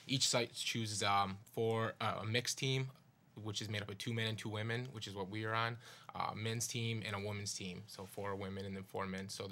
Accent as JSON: {"language": "English", "town": "Utica", "region": "New York", "country": "United States", "tie": "born or raised there", "said": "And I'm from the Utica, the Mohawk Valley area, growing up."}